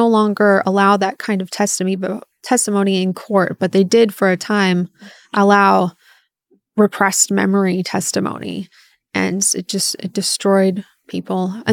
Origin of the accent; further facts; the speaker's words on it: California, United States; what the kinds of therapy I received growing up in California.